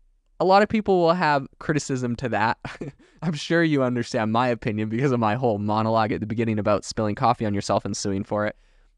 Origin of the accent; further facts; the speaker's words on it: Canada; I remember growing up in Canada